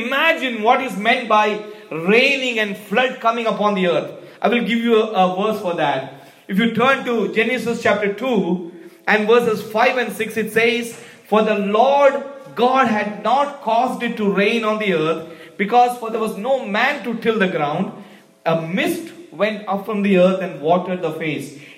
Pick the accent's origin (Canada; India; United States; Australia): India; We grew up basically back in India where there's a lot of rain.